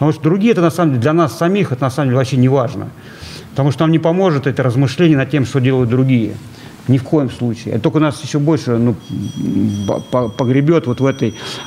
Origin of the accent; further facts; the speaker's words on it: Moscow, Russia; потому что я сам из Москвы.